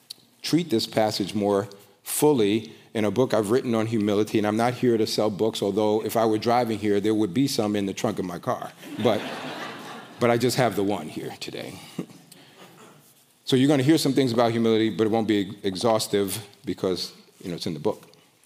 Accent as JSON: {"language": "English", "town": "New York City", "region": "New York", "country": "United States", "tie": "born or raised there", "said": "Now, I grew up in New York City, and I'm telling you that because we have a certain reputation."}